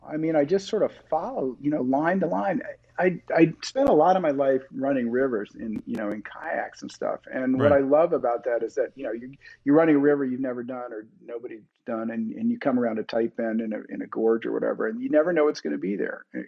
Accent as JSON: {"language": "English", "town": "Brooklyn", "region": "New York", "country": "United States", "tie": "born or raised there", "said": "Yeah. I mean, I grew up in Brooklyn Heights, you know"}